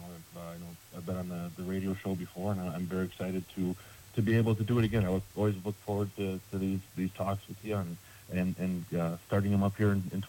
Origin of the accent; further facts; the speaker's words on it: Medford, Wisconsin, United States; but I grew up in Medford, and like I said, that was kind of the family business, the financial consultant.